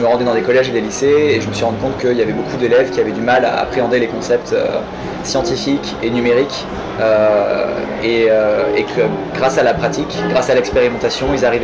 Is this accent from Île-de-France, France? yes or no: no; Occitanie, France; Après, moi, je suis d'Occitanie, donc.